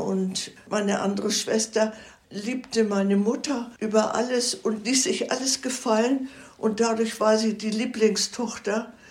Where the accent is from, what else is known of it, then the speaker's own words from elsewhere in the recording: Hamburg, Germany; born there; In Hamburg.